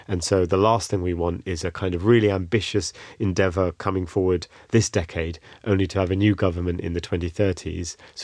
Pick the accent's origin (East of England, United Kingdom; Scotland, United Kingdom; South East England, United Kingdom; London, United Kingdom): London, United Kingdom; I'm a Londoner, I'm, you know, born and bred here